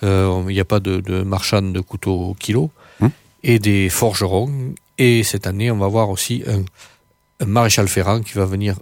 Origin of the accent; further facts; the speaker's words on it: Figeac, Occitanie, France; born there; Je suis à Figeac, je suis né à Figeac.